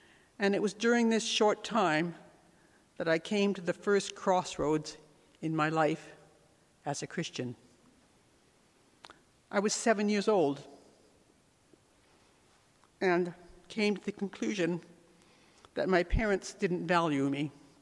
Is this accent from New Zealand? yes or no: no; Canada; born there; I was born in Canada just after the World War II.